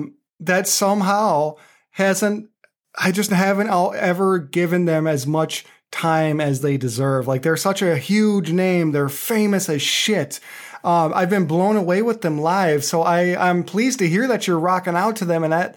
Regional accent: United States; and I'm an American. I only know how to read them in the Super Bowl.

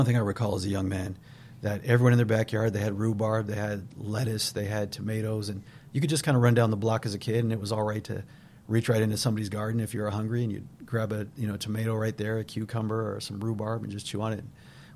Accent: Commerce City, Colorado, United States; as a young adult, where I grew up in the Mile High City, so that's just outside of Denver, Colorado, and a little place called Commerce City.

